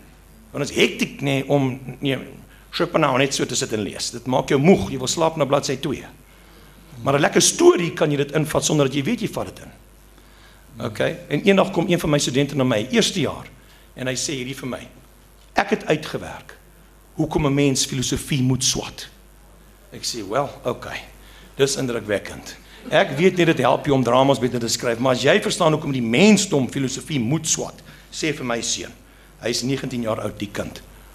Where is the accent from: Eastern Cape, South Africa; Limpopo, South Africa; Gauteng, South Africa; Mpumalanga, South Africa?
Eastern Cape, South Africa; ek kom van die Ooskaap, waar ek groot geword